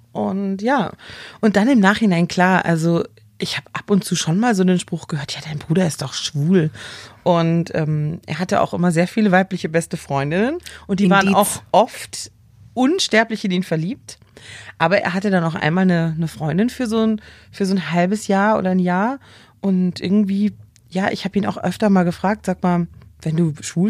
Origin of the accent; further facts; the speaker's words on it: Baden-Württemberg, Germany; Ich komme ja auch aus der Kleinstadt, aus dem Südschwarzwald